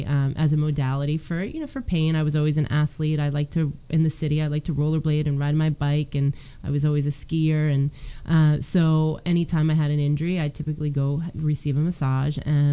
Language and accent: English; New Jersey, United States; No, I was born and raised in Hunterdon County and went to high school here.